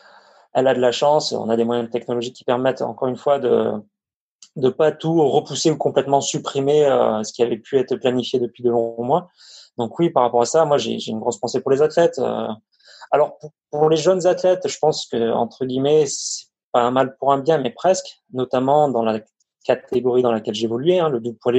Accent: Avignon, Provence-Alpes-Côte d'Azur, France; actuellement j'ai 31 ans, je suis originaire d'Avignon, dans le sud.

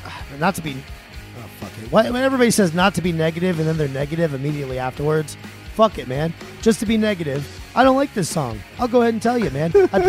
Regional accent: Florida, United States; Bob. I grew up in Florida, just like you.

